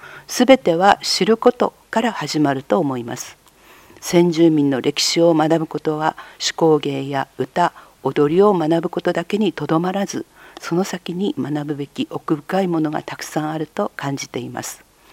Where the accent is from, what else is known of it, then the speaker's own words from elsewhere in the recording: Mukawa, Hokkaido, Japan; 出身は隣町の向川町です。